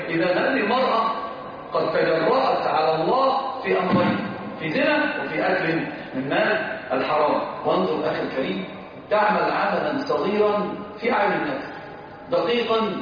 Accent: Upper Egypt, Egypt; حتى عندنا في الصعيد بيحلفوا

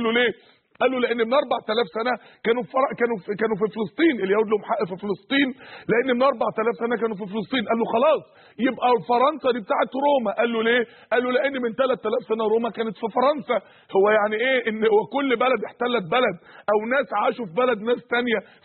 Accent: Egypt; انت مصري وانا مصري، دي بلدي ودي بلدك

